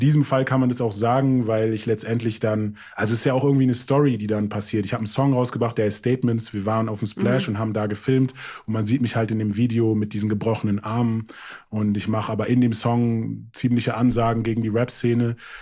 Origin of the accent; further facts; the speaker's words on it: Germany; first language English; German is a second language; wenn man aus Deutschland kommt